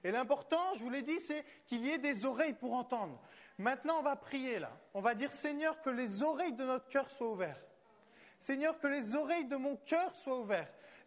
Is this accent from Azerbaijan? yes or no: no; France; On est des Français, on aime bien les pourquoi, on aime bien les comment.